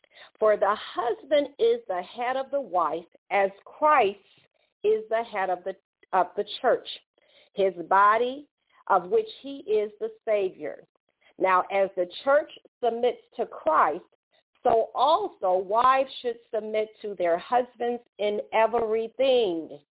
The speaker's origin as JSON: {"language": "English", "town": "Chicago", "region": "Illinois", "country": "United States", "tie": "born or raised there", "said": "the first African American from my hometown of Chicago, Illinois"}